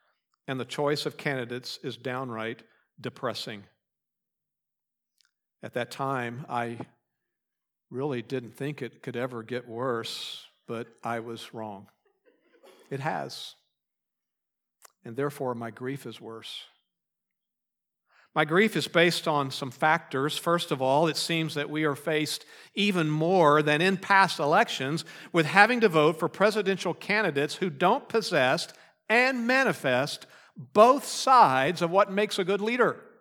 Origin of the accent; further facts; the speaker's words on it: United States; I am thankful to be an American. But being an American is not my ultimate identity.